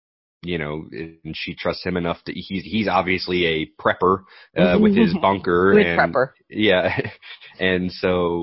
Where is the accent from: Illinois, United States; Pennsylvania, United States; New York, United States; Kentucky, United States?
Kentucky, United States; I'm from Kentucky, and I always remember my grandmother